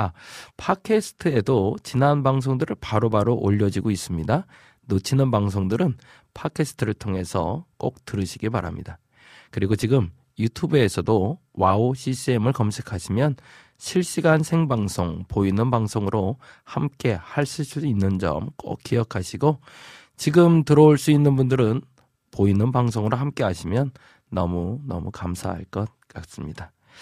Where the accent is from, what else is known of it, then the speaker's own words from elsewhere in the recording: Yongin, Gyeonggi Province, South Korea; 경기도 용인에서 왔습니다.